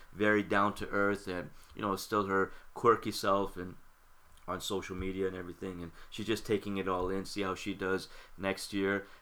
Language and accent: English; Canada; I'm saying that as a Canadian